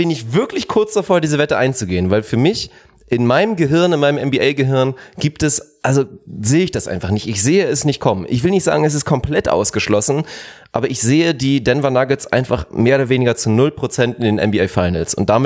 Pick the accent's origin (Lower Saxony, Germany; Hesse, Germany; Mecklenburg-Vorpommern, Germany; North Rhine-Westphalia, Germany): Lower Saxony, Germany; Lüneburg; Ich bin auch in Lüneburg geboren, hab da lange Fußball gespielt und komme aus der Gegend.